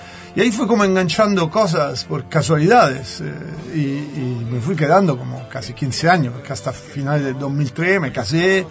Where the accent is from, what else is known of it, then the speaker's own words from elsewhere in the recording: Italy; moved away as an adult; Bueno, yo me fui de Italia en el 90 y me fui a Brasil porque quería irme de Italia de paseo a tiempo indefinido.